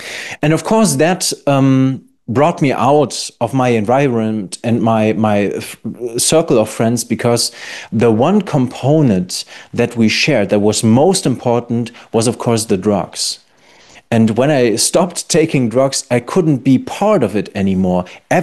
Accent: Kamen, North Rhine-Westphalia, Germany; we grew up in Kamen, and at the main center of Kamen, there's a big skate park.

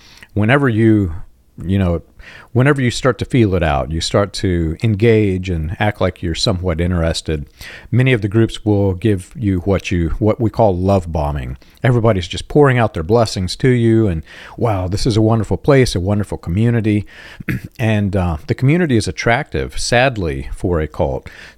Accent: Georgia, United States; a little bit south of Macon, Georgia, is where I claim as my home state, or home, where I was reared and raised.

